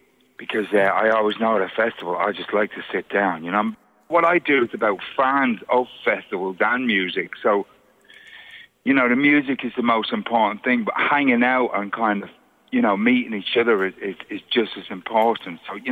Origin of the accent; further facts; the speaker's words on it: Brixton, London, United Kingdom; there's something about being Irish as well. We have a slant, you know. We've had kind of, I grew up in Brixton in the 70s, so I've experienced all sorts of racism and also that kind of melting pot and a multicultural thing.